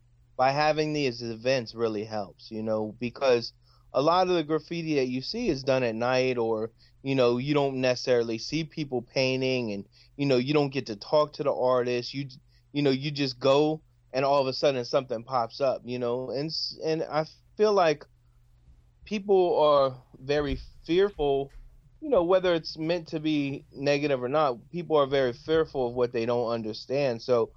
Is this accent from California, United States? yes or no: yes; California, United States; now in Trenton, United States; I live in Trenton and my wife is a Philadelphia fan, but I'm originally from the Bay Area